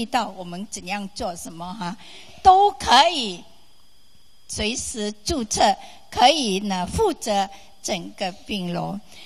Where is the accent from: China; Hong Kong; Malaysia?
Malaysia; 我说我是从马来西亚来。